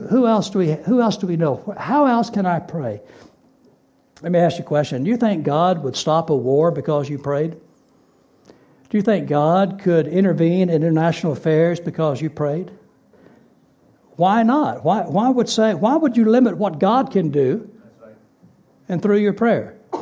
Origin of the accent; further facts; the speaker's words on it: United States; moved away as an adult; now in Germany; I'm a Westerner. I come from the United States. I live here in Germany.